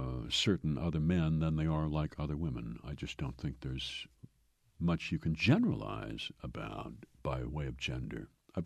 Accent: Yorkshire and the Humber, United Kingdom; also born or lived in Glasgow; I am English. I'm Anglo from Yorkshire, from the moors of Yorkshire and Scots from Glasgow.

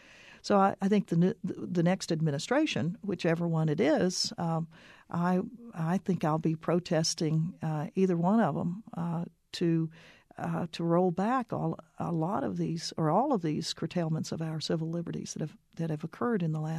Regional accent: Arkansas, United States; And it was to escape the state of Arkansas. I grew up in Arkansas. I had a great childhood, but I wanted to get out of Arkansas.

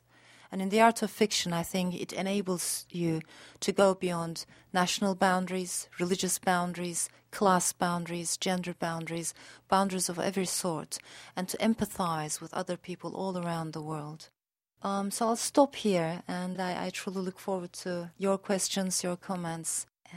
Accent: Spain; also born or lived in Strasbourg, France; I was born in Strasbourg, France. I was raised in Spain and spent parts of my life in different cities.

